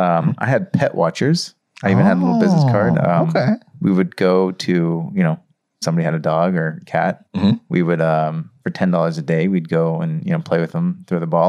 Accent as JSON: {"language": "English", "town": "San Diego", "region": "California", "country": "United States", "tie": "born or raised there", "said": "one of the first photos I show to the team is me as a 5-year-old selling lemonade in front of our house."}